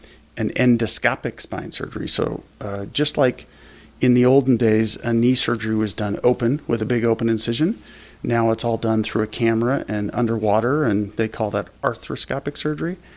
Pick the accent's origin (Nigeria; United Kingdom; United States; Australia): United States; Pocatello, Idaho; I grew up in Pocatello, went to med school in Seattle at the University of Washington